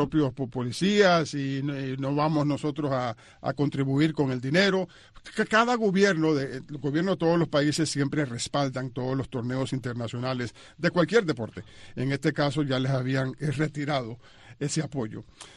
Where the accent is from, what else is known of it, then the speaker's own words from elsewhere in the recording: Cuba; born there; todos somos cubanos, nacimos en Cuba